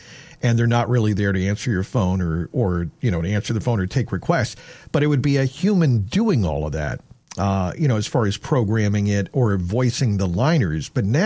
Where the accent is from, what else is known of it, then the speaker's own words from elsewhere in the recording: Hanover, Massachusetts, United States; or growing up in Hanover and having a long coat that kids made fun of in the fifth grade